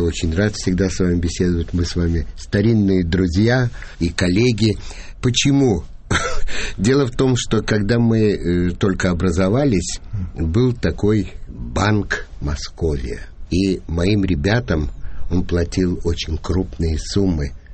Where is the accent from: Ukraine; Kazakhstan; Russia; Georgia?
Ukraine; Odesa, Odesa Oblast; но я одессит, родился в Одессе